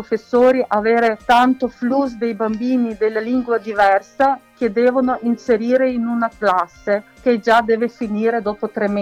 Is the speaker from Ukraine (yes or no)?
yes; Mukachevo, Zakarpattia Oblast, Ukraine; Italian is a second language; io sono da un paese, vorrei fare un per esempio, un paese piccolo che si chiama Mukachevo, regione Zakarpattia. In questa piccola regione come Veneto ci sono 119 nazionalità diverse. Sono cresciuta dividendo delle varie culture